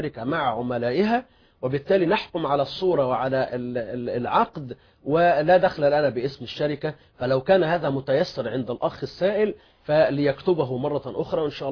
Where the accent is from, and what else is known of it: Egypt